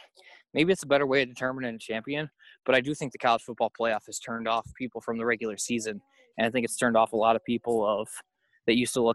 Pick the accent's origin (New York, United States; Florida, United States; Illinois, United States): Illinois, United States; especially when you're a young boy growing up in Chicagoland.